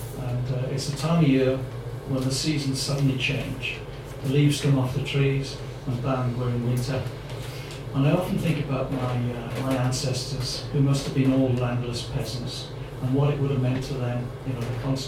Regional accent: Welsh border, United Kingdom; Many border people, I'm a bit of a split personality. I'm neither Welsh, I'm neither English, I'm a border person. And I think what that means is I can pronounce Welsh place names.

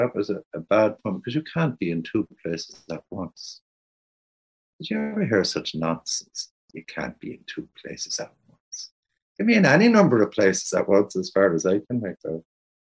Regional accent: Cork, Munster, Ireland; when I grew up in Cork, nobody sailed unless your family had a yacht.

